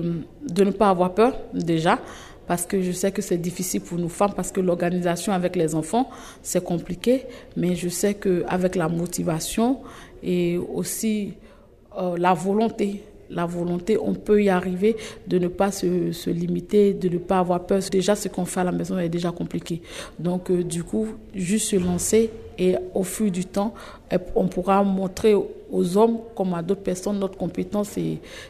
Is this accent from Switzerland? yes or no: no; Côte d’Ivoire; je suis ivoirienne, je viens de la Côte d'Ivoire.